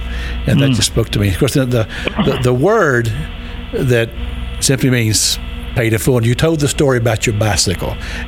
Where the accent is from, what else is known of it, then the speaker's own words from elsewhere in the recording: Kentucky, United States; You can tell I'm from Kentucky, so just forgive my accent.